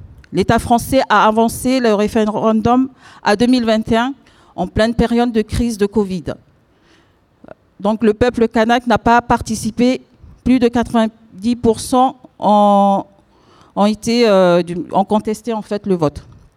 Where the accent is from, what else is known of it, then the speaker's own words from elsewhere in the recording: New Caledonia; now in France; je suis originaire de Calédonie, je suis Kanak du pays, et je vis ici en France depuis un moment